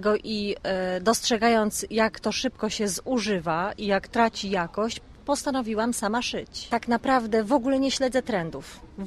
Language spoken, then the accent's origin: Polish; Główczyce, Pomeranian Voivodeship, Poland; also born or lived in Słupsk; now in Kraków, Poland; Urodziłam się w Słupsku, natomiast pochodzę z Główczyc, czyli kawałek dalej, stąd. Liceum tutaj spędziłam